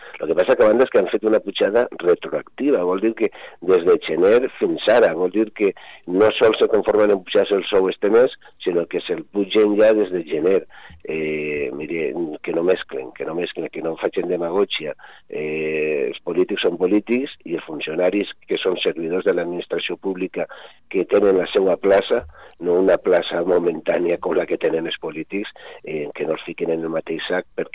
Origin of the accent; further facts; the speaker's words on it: Benetússer, Valencian Community, Spain; Jo he sigut regidor al meu poble, concretament a Benetússer, des dels 18 anys